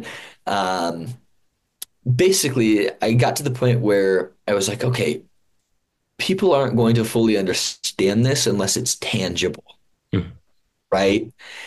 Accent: Iowa, United States; Because I was a kid, and I'm from Iowa. We don't have this isn't a farm state, right? We have farmers and insurance there

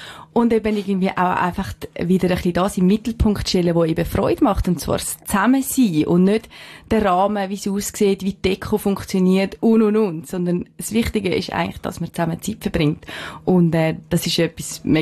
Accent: Switzerland

